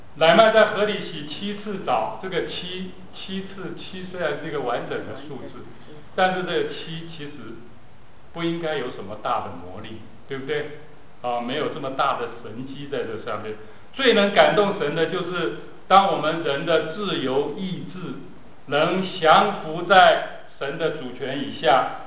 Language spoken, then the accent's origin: Chinese; Taiwan; 但是我在台湾长大的，台湾很多偶像，对不对？